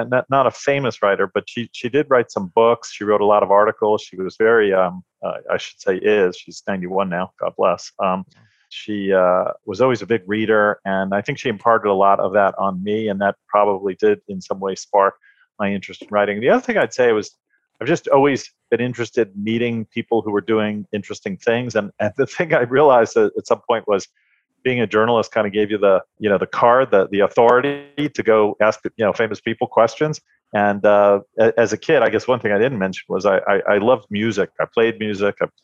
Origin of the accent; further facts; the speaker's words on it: New York, United States; But I grew up on Long Island.